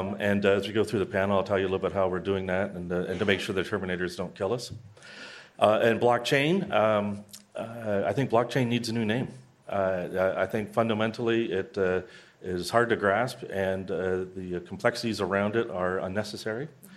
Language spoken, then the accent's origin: English; Cambridge, Ontario, Canada; I was born in Western Ontario and grew up in the Cambridge area.